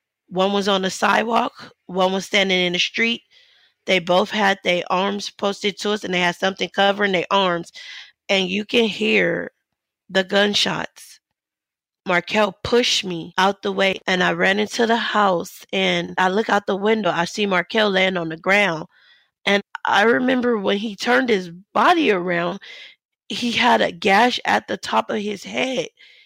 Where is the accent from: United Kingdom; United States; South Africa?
United States; Los Angeles, California; And the neighborhood I grew up in, the Blocks and the Hoovers are what we consider to be enemies.